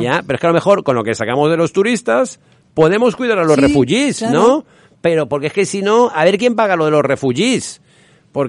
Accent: Spain; como español

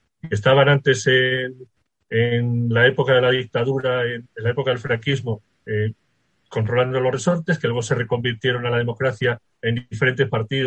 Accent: Santander, Cantabria, Spain; moved away as an adult; nací en Santander hace muchos, muchos años, y he vivido pues mis primeros 27 años allí, hasta que terminé la mili y me fui a trabajar a Madrid.

